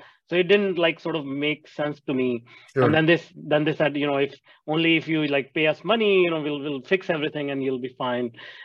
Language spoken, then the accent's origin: English; India; I grew up in India where all these modalities, especially meditation, and just being more spiritual, religion